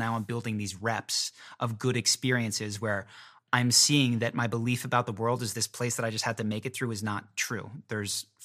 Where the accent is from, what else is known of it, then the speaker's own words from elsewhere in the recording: Philadelphia, Pennsylvania, United States; moved away as an adult; now in Los Angeles, United States; I grew up in Philadelphia, but I never really fit in there.